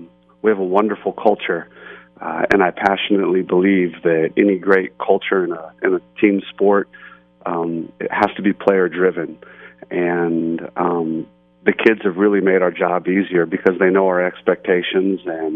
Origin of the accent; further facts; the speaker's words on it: Fort Myers, Florida, United States; returned after graduation from Florida State University to my hometown, Fort Myers, Florida, and I always wanted to coach.